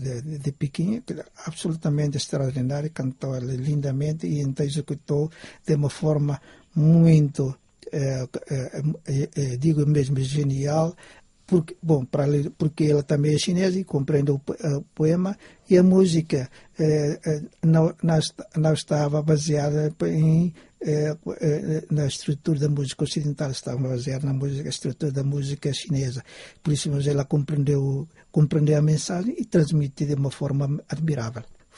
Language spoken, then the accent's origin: Portuguese; Timor-Leste; now in Macau; eu sou timorense, mas eu vim aqui para Macau em 58 e eu fui estudar a Portugal em 68. Depois voltei outra vez em 86, até ir embora em 2005. E agora estou outra vez de volta